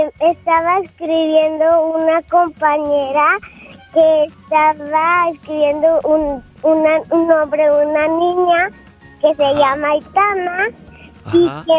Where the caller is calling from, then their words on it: Guadalajara, Jalisco, Mexico; De Guadalajara.